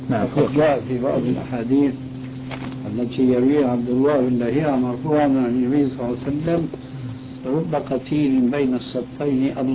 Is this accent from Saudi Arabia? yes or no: no; Syria; وأنا شامي طبعا،